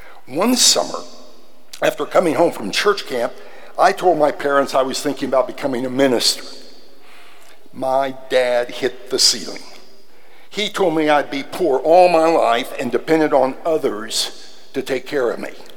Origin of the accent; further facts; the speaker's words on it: Sabetha, Kansas, United States; I was brought up a Methodist in Sebetha, Kansas. It's a small, rural, farming community.